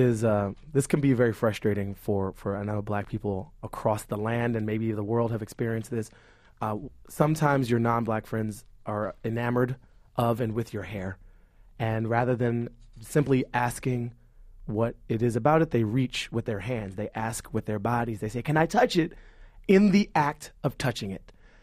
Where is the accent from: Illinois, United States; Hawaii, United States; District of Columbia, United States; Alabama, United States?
District of Columbia, United States; Washington; I grew up in Washington, D.C., in the Columbia Heights neighborhood, and which has transformed itself pretty dramatically over the past decade.